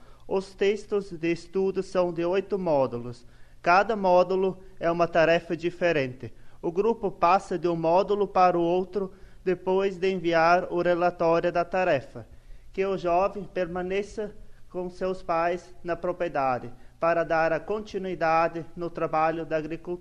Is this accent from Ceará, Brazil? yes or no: no; Sinimbu, Rio Grande do Sul, Brazil; sou do município de Sinibu.